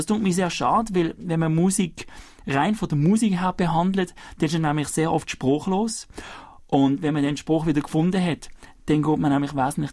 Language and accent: German; Biel-Benken, Basel-Landschaft, Switzerland; ich bin in der Agglomeration aufgewachsen, in Biel-Bänken.